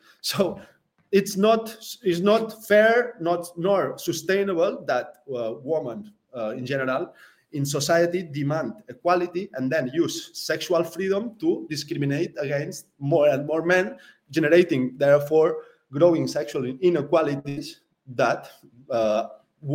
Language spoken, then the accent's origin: English; Spain; It was addressed to politicians directly because I realized I'm from Spain, so I started sending.